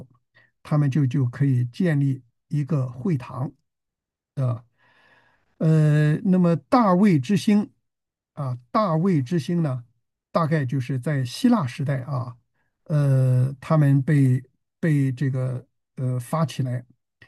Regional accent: China; 那么我们中国人称自己是唐人

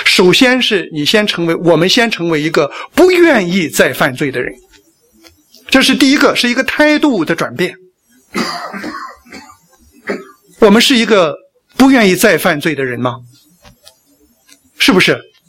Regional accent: China; 我们中国人是个大国啊，是吧？

